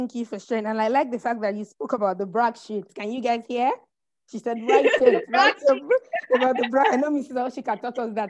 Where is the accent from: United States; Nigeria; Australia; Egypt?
Nigeria; from a diversity angle and being a Nigerian